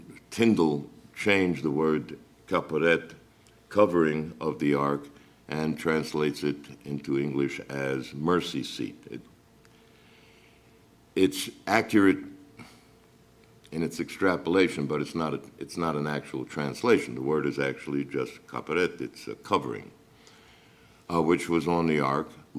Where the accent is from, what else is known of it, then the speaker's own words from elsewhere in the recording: United States; I'm also an American. I'm also a Jew.